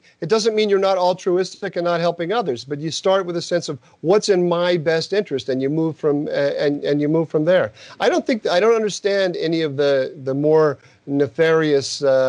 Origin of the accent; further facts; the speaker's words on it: Midwest, United States; I think, is because I grew up in the Midwest.